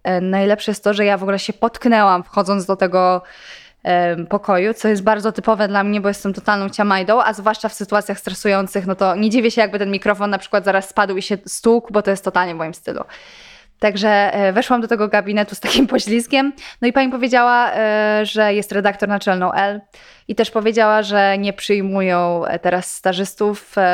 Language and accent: Polish; Warsaw, Masovian Voivodeship, Poland; ja uważam, że mam bardzo dużo szczęścia, że pochodzę z Warszawy, że się tu urodziłam